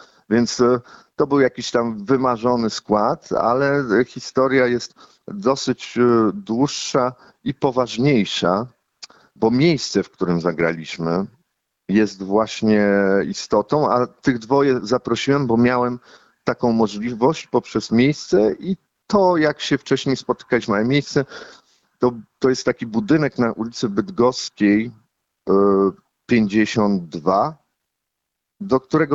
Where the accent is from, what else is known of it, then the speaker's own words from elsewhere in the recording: Gdańsk, Pomeranian Voivodeship, Poland; No, ja jestem z Gdańska, więc tam jest długa tradycja płonących przez przypadek rzekomo